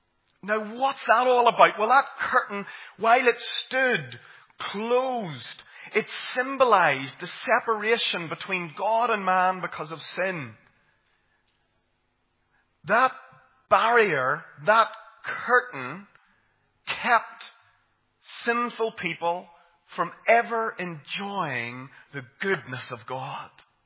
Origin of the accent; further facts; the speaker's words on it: Armagh, Northern Ireland, United Kingdom; And I'm from Armagh